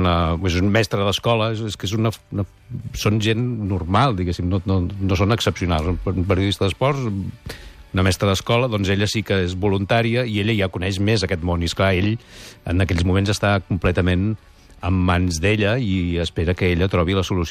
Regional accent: Vic, Catalonia, Spain; now in Sabadell, Spain; Jo sóc de Vic, jo sempre ho dic, Sí. Visc a Sabadell, però jo sóc de Vic.

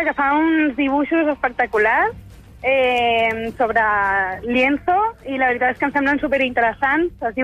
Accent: Barcelona, Catalonia, Spain; Jo soc de Barcelona.

